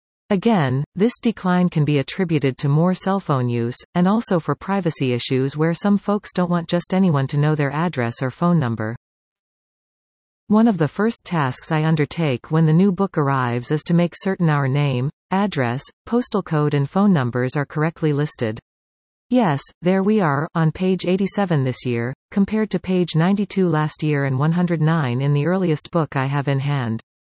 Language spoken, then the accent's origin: English; Mortlach, Saskatchewan, Canada; I spent a few minutes looking through all the numbers in the Mortlach exchange and it appears that no one listed is using that old number.